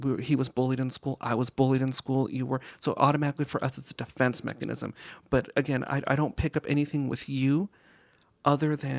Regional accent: North Hollywood, California, United States; I lived in the Valley. I grew up in the Valley.

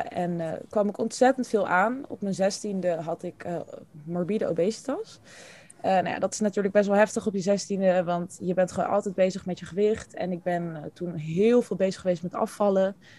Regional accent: Amsterdam, North Holland, Netherlands; Ik kom uit Amsterdam. Ik ben 22 jaar.

